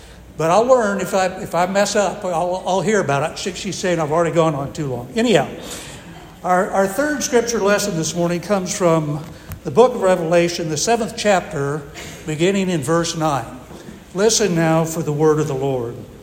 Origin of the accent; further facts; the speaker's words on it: Indiana, United States; The setting was my hometown church in Indiana. The year was 1968, nearly 60 years ago.